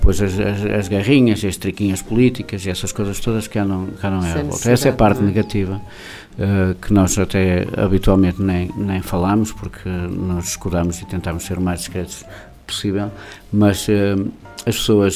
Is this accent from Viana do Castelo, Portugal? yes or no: yes; Viana do Castelo, Portugal; eu sou vianense de Gema.